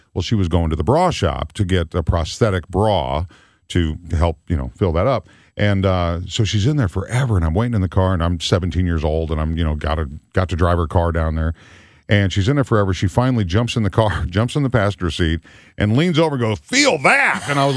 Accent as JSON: {"language": "English", "town": "Rochester", "region": "Minnesota", "country": "United States", "tie": "born or raised there", "said": "I grew up in Rochester, Minnesota, where the Mayo Clinic is."}